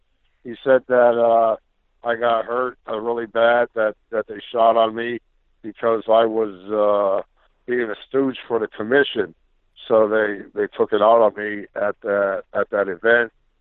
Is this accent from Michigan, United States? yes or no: no; Pennsylvania, United States; And it was funny because he's from New York and I'm from Pennsylvania, and we still didn't like each other.